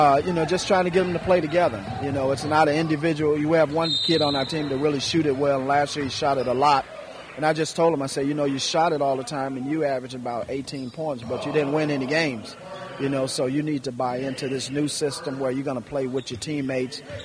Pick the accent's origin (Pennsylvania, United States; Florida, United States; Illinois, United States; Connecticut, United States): Illinois, United States; Chicago; Well, I'm from Chicago, and I talked to a few people